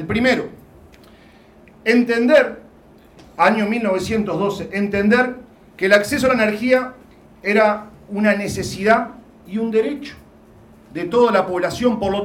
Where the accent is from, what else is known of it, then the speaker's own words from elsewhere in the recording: Uruguay; quizá como pueblo uruguayo